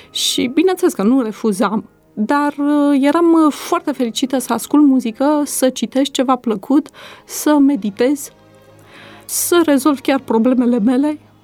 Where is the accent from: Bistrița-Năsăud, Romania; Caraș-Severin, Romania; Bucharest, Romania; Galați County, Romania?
Bucharest, Romania; born there; M-am născut în București.